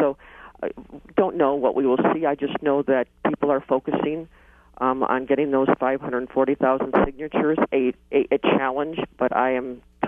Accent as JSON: {"language": "English", "region": "Wisconsin", "country": "United States", "tie": "born or raised there", "also_born_or_lived": "Milwaukee", "said": "You know, I'm from Milwaukee and then grew up in Waukesha County, and we don't ask for much here in Wisconsin."}